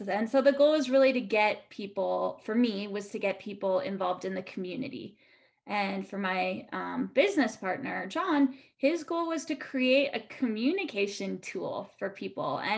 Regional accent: Colorado, United States; I grew up in Colorado. I was born and raised in Colorado and went to school at the University of Arizona.

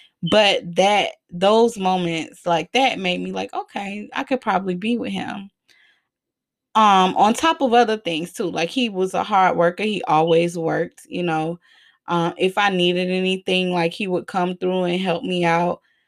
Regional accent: Miami, Florida, United States; Mind you, I'm from Miami, so I'm used to maintenance.

